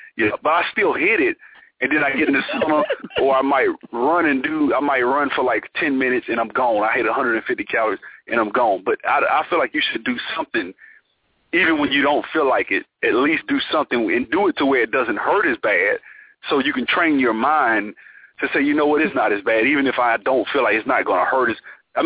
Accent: Alabama, United States; Trace, I'm from Alabama.

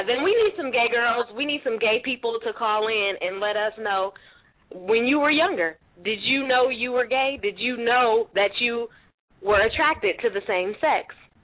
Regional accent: San Francisco, California, United States; Like, I'm from San Francisco, so I've seen all types of gays, you know.

